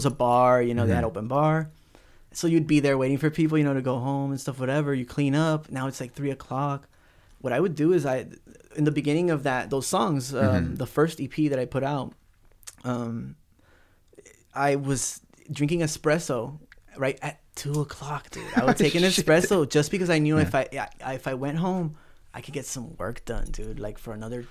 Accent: Los Angeles, California, United States; Yeah, so I'm originally from Southeast LA. Uh-huh. I was actually like, I just drove by Whittier. I was born right here in the doctor's hospital on Whittier Boulevard.

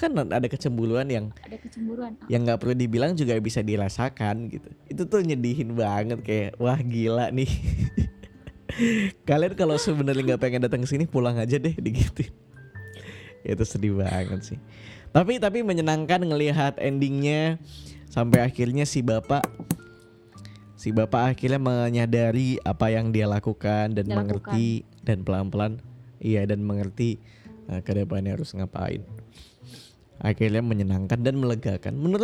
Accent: Pontianak, West Kalimantan, Indonesia; Nah iya, Kalimantan, Kalimantan Barat. Aku dari Pontianak.

